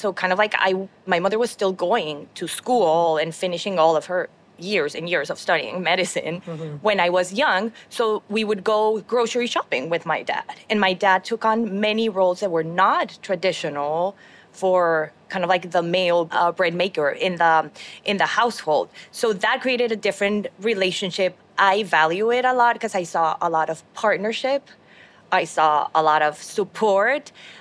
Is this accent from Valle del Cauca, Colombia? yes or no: no; Bogota, Bogotá, Colombia; I was Bogota. I was born and raised in Colombia in kind of like a traditional family.